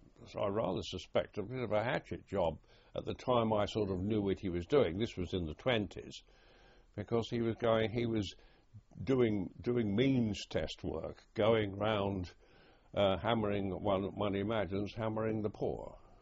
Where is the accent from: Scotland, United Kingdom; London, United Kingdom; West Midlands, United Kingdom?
London, United Kingdom; Twickenham; born there; I was born in Twickenham, Tower Road, Twickenham, on the 3rd of October 1919.